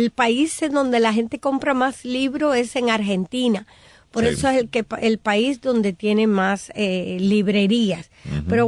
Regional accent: Cuba; moved away; Yo me fui muy joven de Cuba, no recuerdo mucho

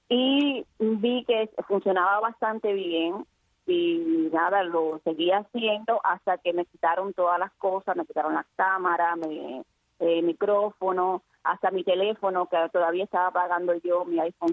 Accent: Cuba; moved away as an adult; now in Spain; Bueno, a ver, yo me fui de Cuba a los 23 años. Me fui para España y nada, allí. He hecho la mitad de mi vida prácticamente y me hice ciudadana española

